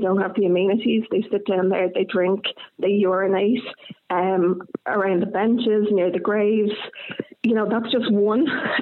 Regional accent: Sagard, Quebec, Canada; I was born in Sagard.

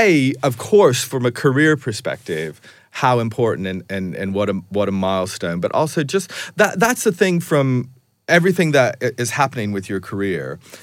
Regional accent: United States; now in United Kingdom; But as an American who's lived here for a very long time, it means a lot to me.

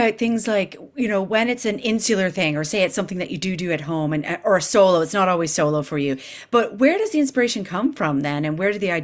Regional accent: Canada; now in United Kingdom; I'm Canadian and I do miss Canada at times, even though I've been here for 25 years.

